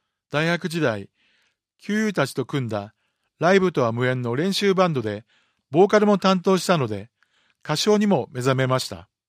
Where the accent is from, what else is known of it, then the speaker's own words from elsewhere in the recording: Tokyo, Japan; 東京で生まれ育って高校時代、ギターを独学で覚え